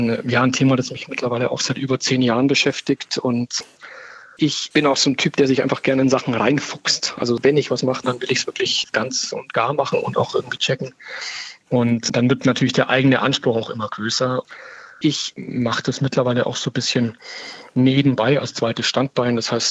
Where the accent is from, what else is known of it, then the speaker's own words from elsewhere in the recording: Bavaria, Germany; als Bayer